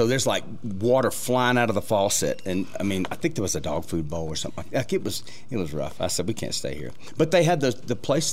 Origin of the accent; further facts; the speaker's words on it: Opelika, Alabama, United States; and I'm from Opelika, so we kind of grew up about an hour from each other.